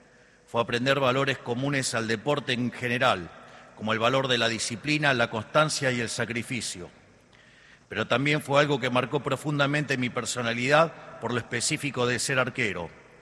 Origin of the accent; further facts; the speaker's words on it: Argentina; quiénes somos como argentinos. Un pueblo creativo y trabajador